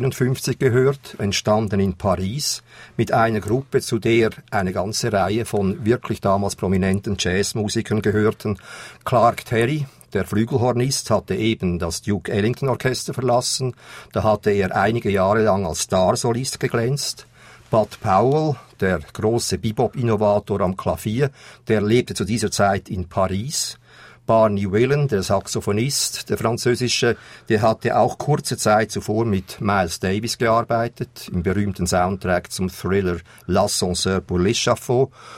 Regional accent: Aargau, Switzerland; ich habe natürlich als Aargauer sofort geschaut

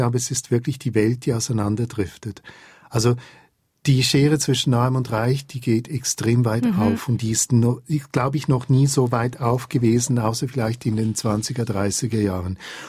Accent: Switzerland; accent: Swiss German; weil ich spreche Schweizerdeutsch, weil ich das gern habe.

